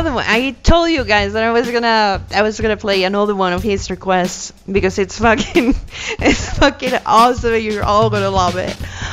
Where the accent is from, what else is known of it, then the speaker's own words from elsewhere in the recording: England, United Kingdom; accent: English; Tanek A is making fun of my English accent.